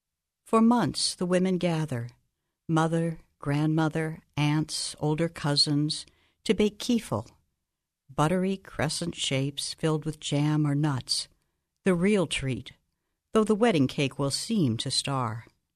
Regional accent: Springfield, Ohio, United States; from Springfield, Ohio.

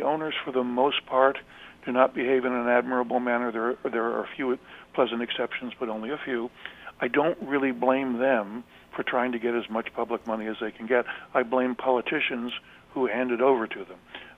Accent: Buffalo, New York, United States; I grew up in Buffalo, New York, near the old War Memorial Stadium that's since been demolished, and where the Buffalo Bills played in the 1960s.

